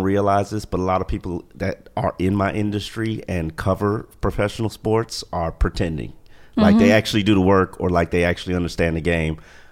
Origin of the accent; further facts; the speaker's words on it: Carol City, Florida, United States; I'm from Carroll City, so loyalty is bigger than currency.